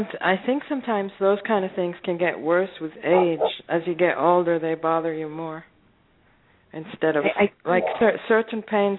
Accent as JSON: {"language": "English", "country": "Israel", "tie": "born or raised there", "said": "I feel damaged from growing up in Israel in an occupying society"}